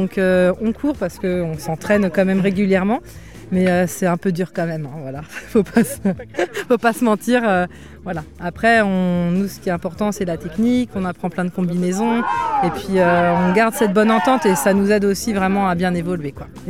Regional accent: Nantes, Pays de la Loire, France; Oui, on vient de Nantes

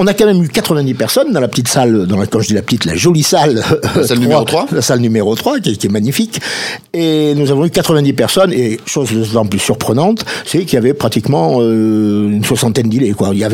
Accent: France; mais chez nous en France, on nous a dit l'éolien va contribuer à la diminution du CO2

